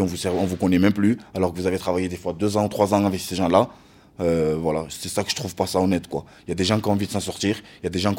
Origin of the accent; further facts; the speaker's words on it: Toulouse, Occitanie, France; born there; Moi, j'ai 31 ans, je suis né à Toulouse.